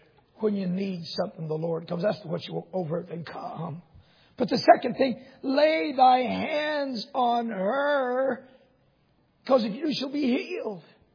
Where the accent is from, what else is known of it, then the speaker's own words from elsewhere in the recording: Peru; also born or lived in Dallas, United States / Houston, United States; now in United States; The Americans, and I'm one too. I was born in Dallas, Texas. I was raised in Peru, but I always considered Houston home